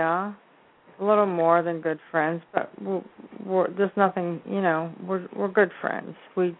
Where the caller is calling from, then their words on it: Fort Myers, Florida, United States; Florida. Calling from Florida.